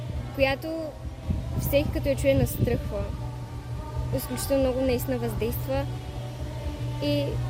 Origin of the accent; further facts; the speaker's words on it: Sopot, Plovdiv Province, Bulgaria; на 12 години съм и съм от Сопот.